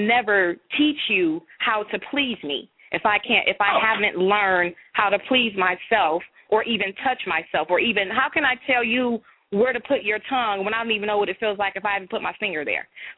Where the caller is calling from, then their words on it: Detroit, Michigan, United States; I'm calling from Detroit.